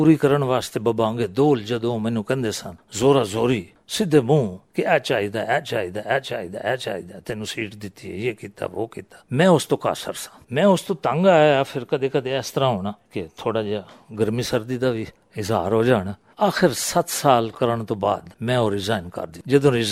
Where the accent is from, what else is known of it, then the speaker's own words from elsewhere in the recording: Jhang, Punjab, Pakistan; now in Islamabad, Pakistan; ਮੇਰਾ ਪਿਛੋਕੜ ਇਲਾਕਾ ਜਿਹੜਾ ਰਿਹਾਇਸ਼ ਹੈ ਉਹ ਝੰਗ ਦੀ ਹੈ।